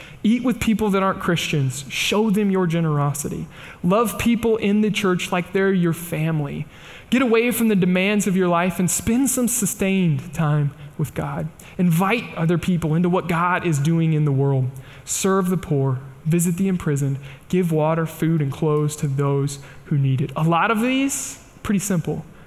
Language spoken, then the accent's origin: English; Kansas, United States; I know I say lawyer funny. I think it's because I'm from Kansas, but forgive me.